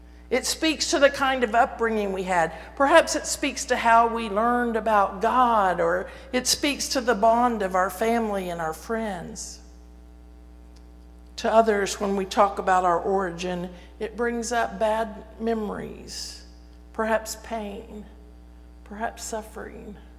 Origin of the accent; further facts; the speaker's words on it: Austin, Texas, United States; I really love it when I tell people that I'm from Austin and they say, do you know so-and-so?